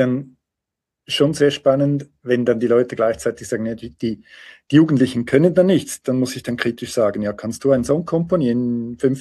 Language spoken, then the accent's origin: German; Switzerland; Also bei uns in der Schweiz ist es systemisch gewünscht, weil das Gesetz schreibt vor, dass alle 5 Jahre überprüft werden muss